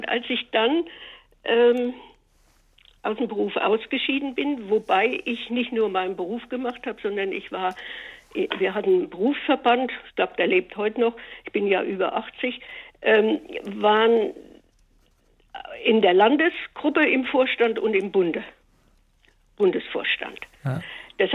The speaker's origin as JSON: {"language": "German", "region": "Thuringia", "country": "Germany", "said": "Ich komme aus Südthüringen. Die sind alle so nüchtern."}